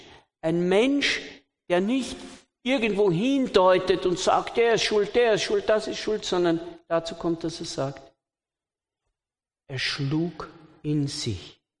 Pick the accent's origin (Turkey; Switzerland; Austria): Austria; Sautrank sagt man bei uns in Österreich, in Bayern wird das vielleicht verständlich.